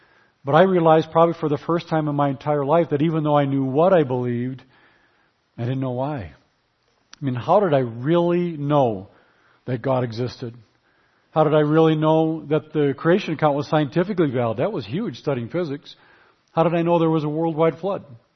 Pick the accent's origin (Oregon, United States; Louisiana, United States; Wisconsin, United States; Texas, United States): Wisconsin, United States; But I did mention that I'm from Wisconsin. It's a real state. We love our cheese and our Packers